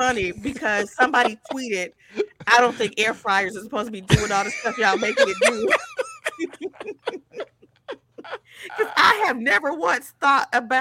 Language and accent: English; Florida, United States; You gotta remember, I grew up in South Florida.